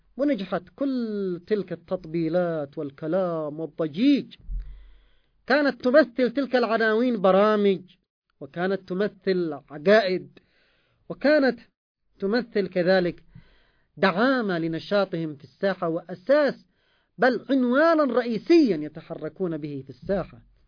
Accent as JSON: {"language": "Arabic", "country": "Yemen", "said": "قتل الآلاف المؤلفة من أطفالنا كيمنيين"}